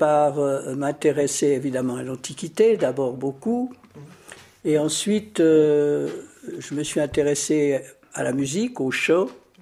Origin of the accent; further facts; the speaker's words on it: Senarclens, Vaud, Switzerland; Mon père était instituteur, c'est ça que vous aimeriez savoir, à la campagne, dans la campagne vaudoise, à Senarclos. Et moi, j'ai vécu les 6-7 premières années de ma vie à la campagne.